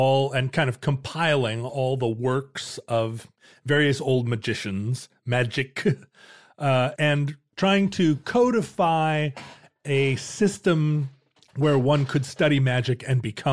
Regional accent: Alaska, United States; But growing up in Alaska, we had the outdoors to play

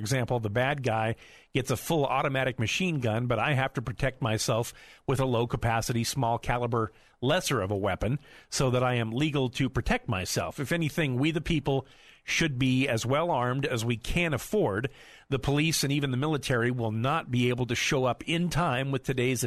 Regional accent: the West, United States; I was raised in the West and never experienced racism until I traveled to the South.

